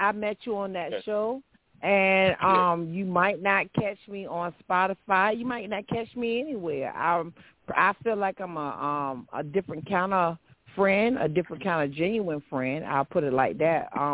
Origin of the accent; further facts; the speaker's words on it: Virginia, United States; Well, I'm from VA, from the Seven Cities.